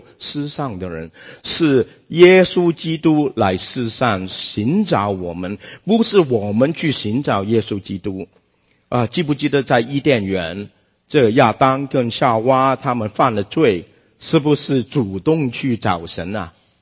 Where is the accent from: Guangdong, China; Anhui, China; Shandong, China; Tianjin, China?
Guangdong, China; 牟利呀，我广东人就说蚝就是蚝